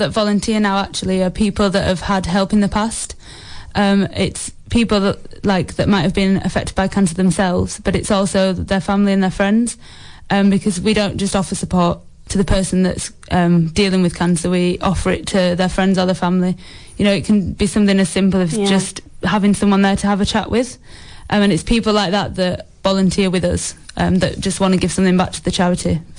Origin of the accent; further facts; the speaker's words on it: Yorkshire and the Humber, United Kingdom; I'm from South Yorkshire, but I came up to Newcastle to study at university.